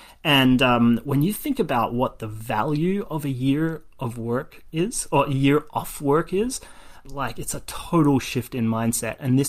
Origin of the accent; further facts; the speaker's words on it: Australia; now in United States; I was born and raised in Australia